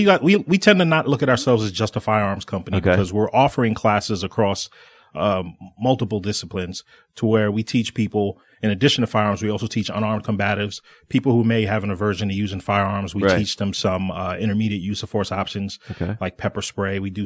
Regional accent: New York, United States; moved away as an adult; now in Atlanta, United States; Actually, I'm born and raised in New York.

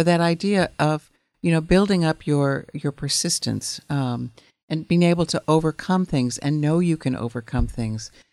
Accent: Midwest, United States; I grew up in the Midwest in the forests, and I loved it.

